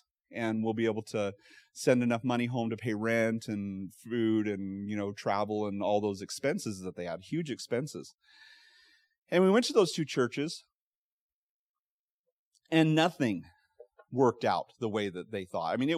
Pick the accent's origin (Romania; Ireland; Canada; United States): United States; Pocatello, Idaho; Now, I am from Southeast Idaho, Pocatello to be exact, where the wind never stops blowing.